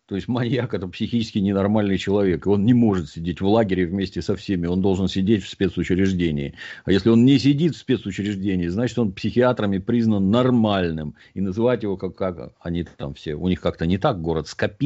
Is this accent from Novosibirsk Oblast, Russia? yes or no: no; Saint Petersburg, Russia; Все происходило в родном городе Санкт-Петербурге.